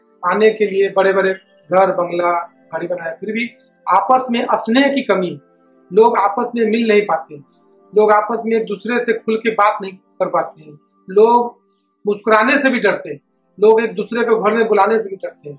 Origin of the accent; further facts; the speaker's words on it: Mumbai, Maharashtra, India; मैं मुंबई बोरीवली से हूँ।